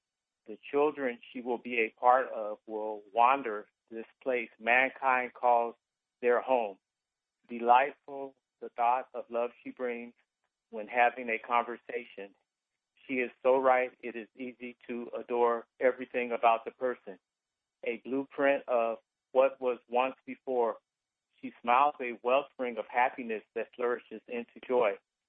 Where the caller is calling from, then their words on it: Carmichael, California, United States; Carmichael.